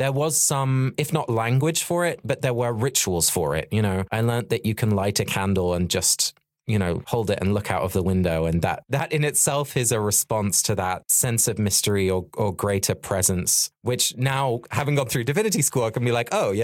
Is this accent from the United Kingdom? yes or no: yes; South East England, United Kingdom; our natural landscape, which I grew up in Sussex.